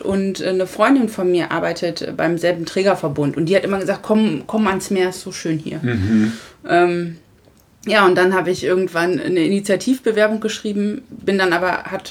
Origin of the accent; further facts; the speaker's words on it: Lower Saxony, Germany; ich bin ja auf dem Dorf letztendlich groß geworden, im südlichen Niedersachsen.